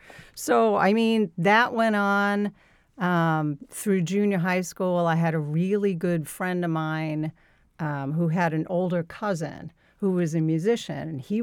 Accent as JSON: {"language": "English", "town": "Brooklyn", "region": "New York", "country": "United States", "tie": "born or raised there", "said": "I grew up in Brooklyn. I'm the middle of three sisters, and my childhood was seemingly normal."}